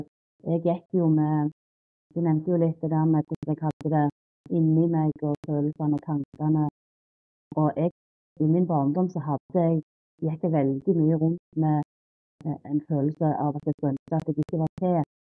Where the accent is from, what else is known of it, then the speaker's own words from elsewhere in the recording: Rogaland, Norway; Jeg kom jo fra Rogaland.